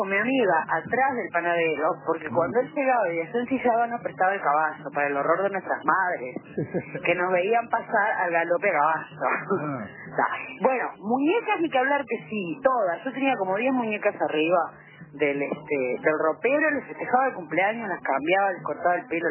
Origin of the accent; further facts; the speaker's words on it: Progreso, Canelones, Uruguay; now in Montevideo, Uruguay; ahora a mis 45 me encantaría volver a hacer lo que hacía. Mira, yo no soy de Montevideo, ahora vivo acá, pero vivía en Progreso, Canelón.